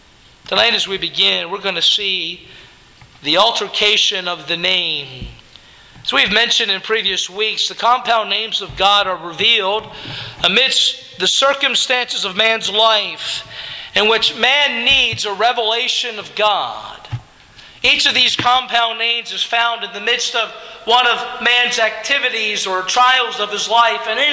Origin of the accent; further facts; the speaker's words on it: United States; I take great pride as an American in that flag as I look upon it.